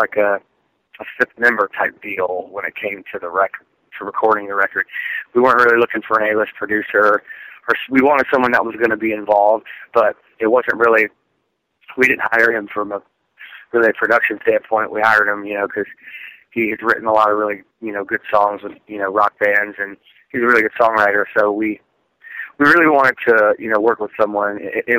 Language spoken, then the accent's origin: English; Florida, United States; Florida, so yeah, I'm not used to this.